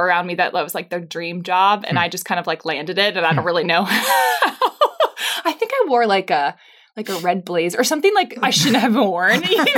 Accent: Pittsburgh, Pennsylvania, United States; I'm from Pittsburgh.

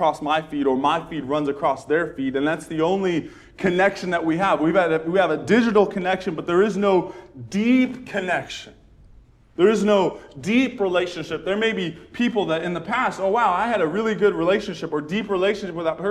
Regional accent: California, United States; I grew up in Southern California. It was the same concept. You never met someone that was actually from the area.

